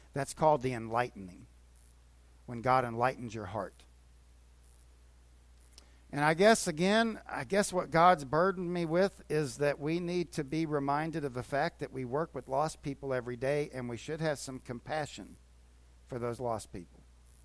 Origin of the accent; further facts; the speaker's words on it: Florida, United States; I grew up in Kennedy Space Center, actually, and space has always fascinated me.